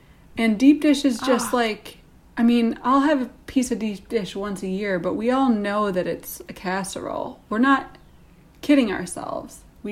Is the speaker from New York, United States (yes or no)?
no; Chicago, Illinois, United States; Like literally, I'm a Chicagoan.